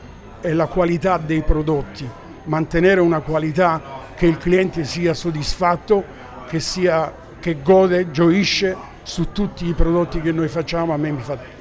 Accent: Rome, Lazio, Italy; now in Australia; quel periodo di Roma, specialmente io che sono cresciuto a Via dei Coronari, Piazza Navona, il Panteo

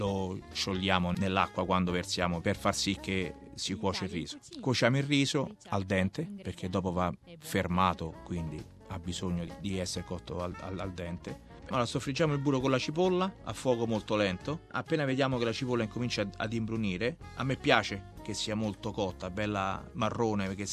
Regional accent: Rome, Lazio, Italy; io sono romano ma di origine messinese, mio padre e mia madre sono siciliani.

